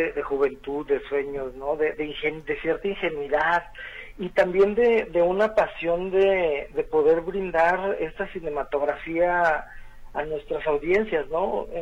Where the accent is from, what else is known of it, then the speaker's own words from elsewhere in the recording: Guadalajara, Jalisco, Mexico; Como tapatío y como jalisciense, el poder tener un festival de estas dimensiones en nuestra ciudad